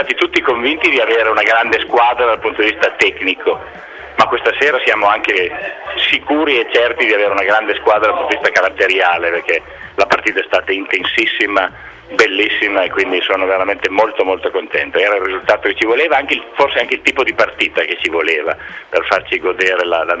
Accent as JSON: {"language": "Italian", "town": "Casale Monferrato", "region": "Piedmont", "country": "Italy", "tie": "born there", "said": "Io sono nato a Casale Monferrato"}